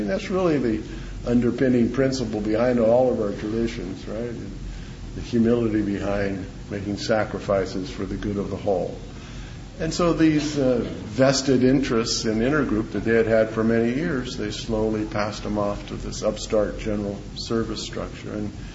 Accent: Hawaii, United States; So my growing up in Hawaii was very moving.

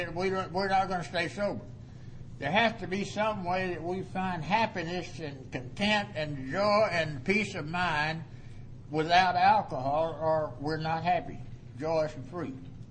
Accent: Funston, Texas, United States; born or raised there

